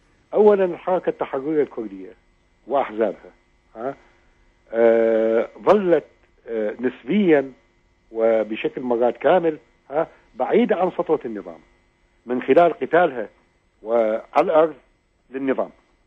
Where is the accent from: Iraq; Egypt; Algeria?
Iraq; وبالنتيجة نحن نحتاج كعراقيين جميعا، نحتاج كعراقيين إلى فترة سميتها في وقتها فترة نقاهة